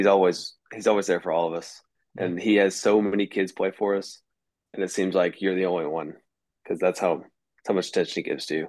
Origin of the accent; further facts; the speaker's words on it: North Little Rock, Arkansas, United States; I'm a 24 from North Little Rock. I go to CAC in Maumelle